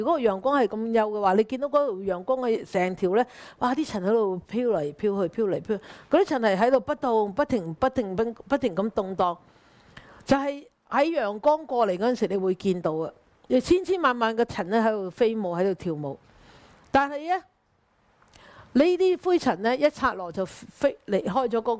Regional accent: China; 其實我們中國人很有智慧的，我們中國人呢，有說過

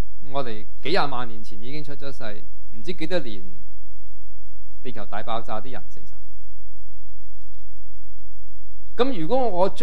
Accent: China; 但我話你係咩？我係中國人，咁你幾時出世啊？

